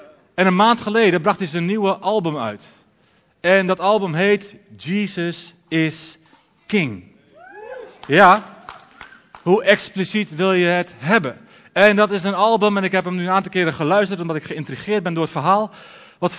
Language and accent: Dutch; Alteveer, Netherlands; born there; de droom was dat ik stond te preken in de feesttent, in de feestweek, in Alteveer, mijn geboortedorp.